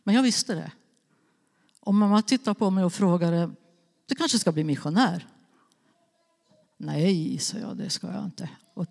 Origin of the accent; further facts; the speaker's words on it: Nyköping, Södermanland, Sweden; Jag kommer från Nyköping.